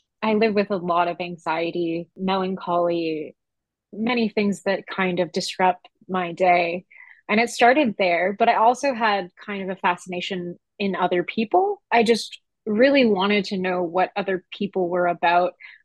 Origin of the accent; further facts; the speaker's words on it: New Westminster, British Columbia, Canada; Okay, so I am also from the place that settlers call New Westminster, which is the area of the Coast Salish peoples of the Kakite First Nation.